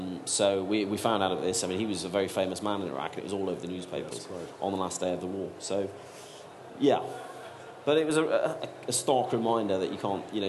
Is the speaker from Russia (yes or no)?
no; United Kingdom; when they found out that I was from Britain